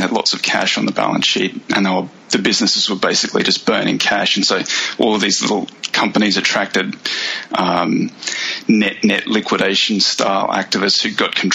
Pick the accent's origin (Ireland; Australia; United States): Australia; So I'm Australian. I grew up in a little country town in the Australian outback, studied law at college.